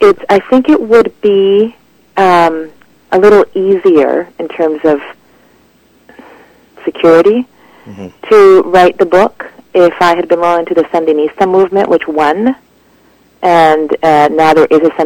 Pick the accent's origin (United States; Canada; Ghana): Canada; Vancouver, British Columbia; I felt that I did have a double life growing up in Vancouver, like many, many, many, many, many immigrant children felt and still do feel in this country.